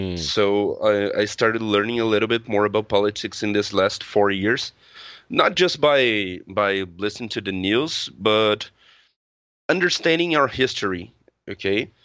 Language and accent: English; Brazil; English is a second language; I'm 26 years old. I'm from Brazil.